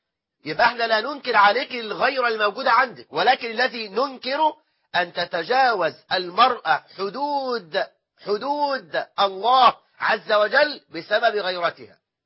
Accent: Egypt; عندنا في مصر مشكلة العنوسة وانت واخد بالك

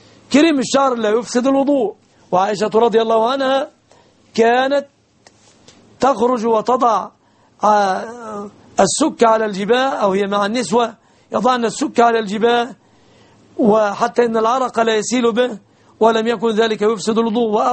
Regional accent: Egypt; لا أرى هناك في بلادنا مصر بنوكا إسلامية

